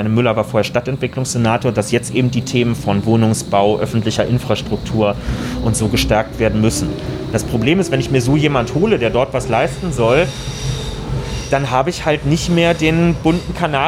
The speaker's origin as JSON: {"language": "German", "region": "Berlin", "country": "Germany", "said": "wir sind ja selber auch Berliner."}